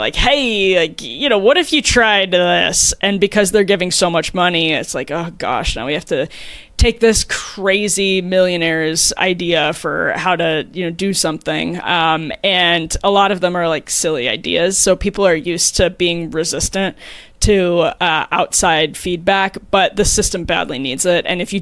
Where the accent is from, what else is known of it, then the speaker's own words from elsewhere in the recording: Wisconsin, United States; I think of Foxconn as an example in my home state where the promised jobs like just did not pan out.